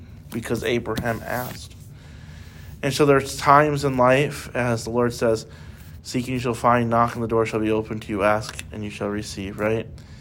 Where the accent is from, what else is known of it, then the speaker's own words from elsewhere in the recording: Chicago, Illinois, United States; See, in the Midwest, where I grew up in Chicago, we call it nosy.